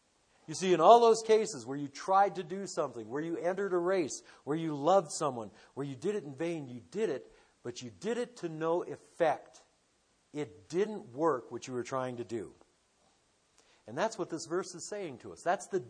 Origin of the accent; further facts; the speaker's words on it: Detroit, Michigan, United States; I grew up in Detroit, Michigan, and we had our own variety of drivers out there.